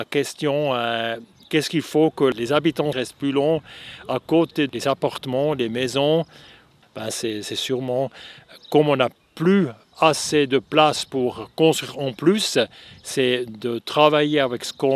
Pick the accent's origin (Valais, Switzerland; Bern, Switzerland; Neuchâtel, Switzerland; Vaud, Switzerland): Bern, Switzerland; ce que j'aime bien de cette région, que j'ai grandi, on est des Suisses allemands